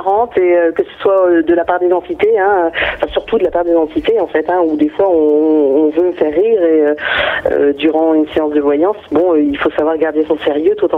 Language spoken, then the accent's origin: French; Armentières, Hauts-de-France, France; Moi je suis d'Armentières, près de la frontière belge.